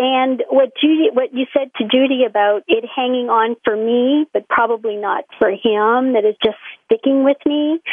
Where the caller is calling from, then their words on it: Toronto, Ontario, Canada; Today I'm calling from Toronto, Ontario, because I'm at my son's place today.